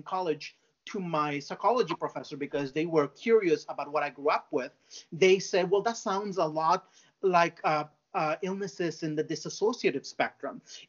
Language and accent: English; Mexico; now in United States; when I was growing up in Mexico.